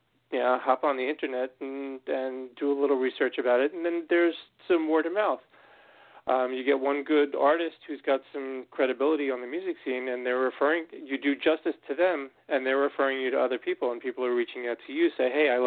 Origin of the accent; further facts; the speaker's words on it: New York City, New York, United States; a lot of the emotional issues and very emotional time as a New Yorker and as an American as well, but specifically in the heart of it in New York City.